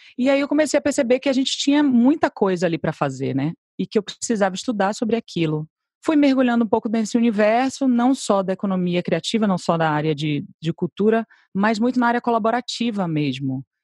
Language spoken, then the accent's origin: Portuguese; Salvador, Bahia, Brazil; eu sou baiana em primeiro lugar, Monique, porque eu acho que isso me define muito como pessoa. Eu sou muito apaixonada pela minha terra, sou muito apaixonada por Salvador.